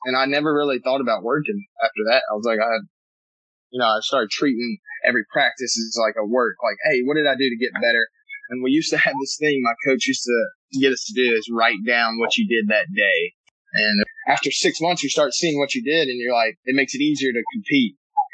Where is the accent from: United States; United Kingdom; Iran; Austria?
United States; Gastonia, North Carolina; And that's kind of how the same community I grew up in Gastonia.